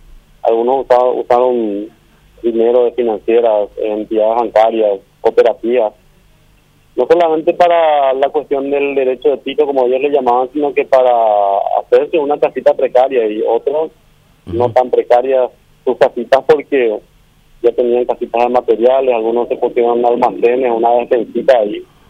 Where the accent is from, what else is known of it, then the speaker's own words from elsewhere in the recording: Paraguay; Todos somos paraguayos